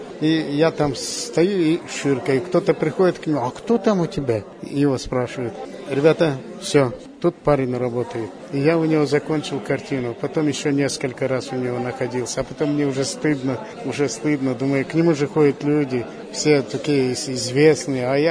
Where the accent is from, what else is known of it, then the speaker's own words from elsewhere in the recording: Urals, Russia; Я говорю, с Урала.